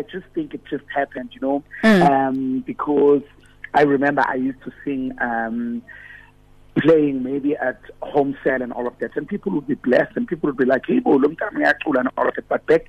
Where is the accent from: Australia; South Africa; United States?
South Africa; Gauteng; is a young boy from the East Rand, mm-hmm. who is born again and loved the Lord. I'm from Fort Lawrence in Dwana Sekasi.